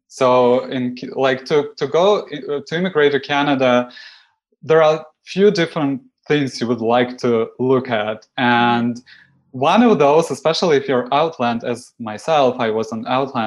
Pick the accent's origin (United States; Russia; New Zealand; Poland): Russia; And I come from Russia, so it's like a little different.